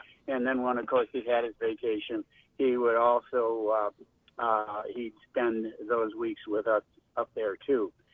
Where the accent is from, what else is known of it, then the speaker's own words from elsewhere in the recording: Green Bay, Wisconsin, United States; born there; My grandparents were from, one pair was from Shawano and the other pair was from Bondiwell. And I was born in Green Bay